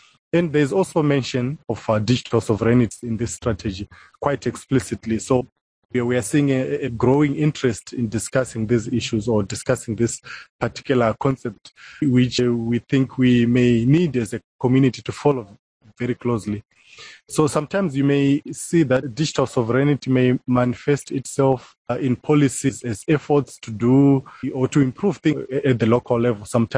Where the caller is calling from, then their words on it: Harare, Zimbabwe; I'm Senior Policy Advisor for Africa. I'm connecting from Zimbabwe, Harare